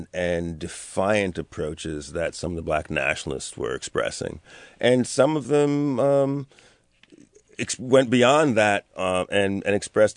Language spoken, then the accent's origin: English; New York City, New York, United States; I grew up in Harlem.